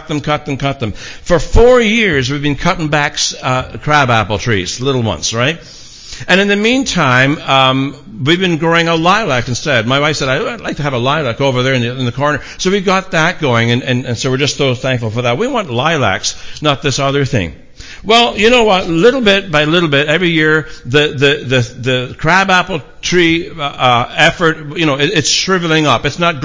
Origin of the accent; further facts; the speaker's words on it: Scotland, United Kingdom; While being a Scotsman and knowing that the branches were growing up near the hydro tree and near the hydro line